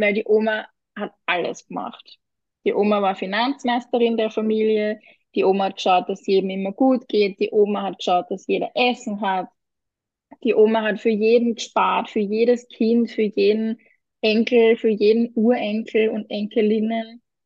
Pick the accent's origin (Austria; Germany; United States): Austria; Vienna; nicht am Land aufgewachsen. Also meine Eltern sind noch Burgenländer, die aber schon auch schon selber früh abgehauen sind in die Stadt. Also ich bin Wienerin durch und durch, hört man auch.